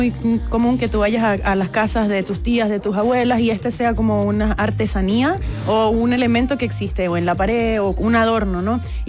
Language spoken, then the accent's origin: Spanish; Venezuela; no solo pues te identifica como venezolano